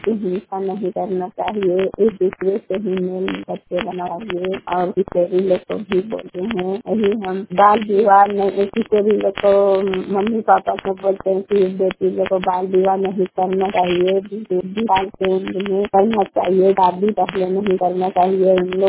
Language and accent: Hindi; Vishnugarh, Jharkhand, India; घर बिनुगढ़ जगन्नाथ मंदिर का सामने, थाना बिनुगढ़, जिला हजारीबाग, झारखंड के रहने वाले हूँ।